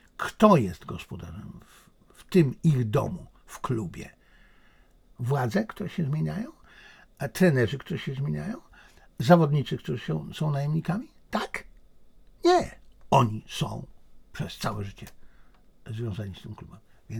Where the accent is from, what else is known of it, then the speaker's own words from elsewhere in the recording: Zabrze, Silesian Voivodeship, Poland; sam się urodziłem, wychowałem w Zabrzu.